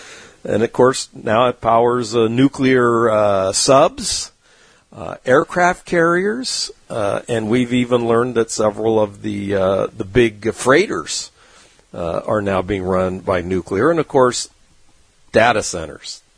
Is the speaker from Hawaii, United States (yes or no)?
no; San Diego, California, United States; But you know, he's from my hometown of San Diego.